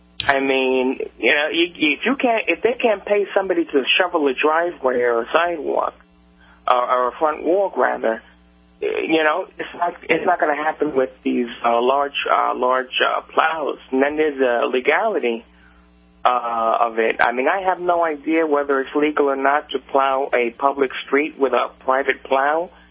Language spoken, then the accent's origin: English; Queens, New York, United States; I'm from Queens